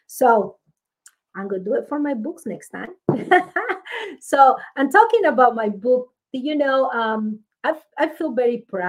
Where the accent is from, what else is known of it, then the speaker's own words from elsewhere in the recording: Mexico; English is a second language; moved away as an adult; now in United States; I grew up in Mexico for 27 years. And then I'm 27 years old, you know, I migrate to the United States. And now it's all this time here.